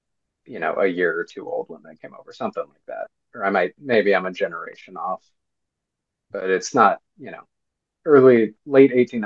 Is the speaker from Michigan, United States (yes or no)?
no; Seattle, Washington, United States; No, I grew up around Seattle. I went to Oklahoma State to major in sports journalism.